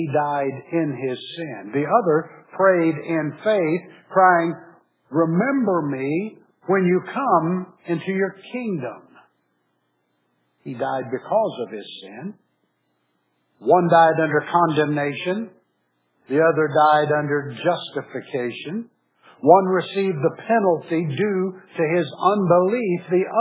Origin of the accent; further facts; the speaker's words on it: Missouri, United States; Now, I'm from Missouri, and our state motto is "Show Me."